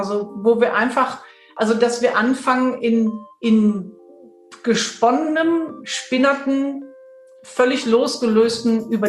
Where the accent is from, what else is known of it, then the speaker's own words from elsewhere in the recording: Dortmund, North Rhine-Westphalia, Germany; born there; ich bin gebürtige Dortmunderin